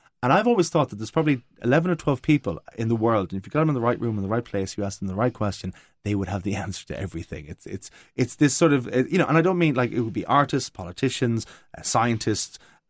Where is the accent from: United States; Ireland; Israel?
Ireland; Cobh, Munster; And I grew up in Cove, which was a Labour town.